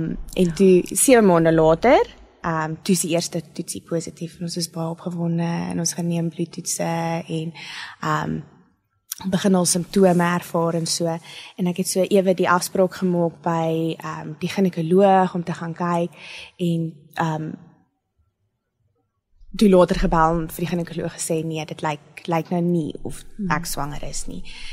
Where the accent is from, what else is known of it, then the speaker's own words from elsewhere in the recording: Pretoria, Gauteng, South Africa; born there; also born or lived in Ellisras; Ek is gebore hier in Pretoria.